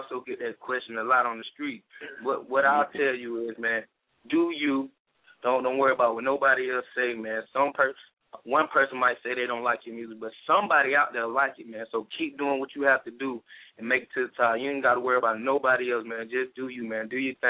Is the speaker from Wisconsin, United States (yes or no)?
no; Athens, Georgia, United States; Well, man, first I want to say I'm from Athens, Georgia, the west side of Athens, Pardo, Hawthorne Avenue.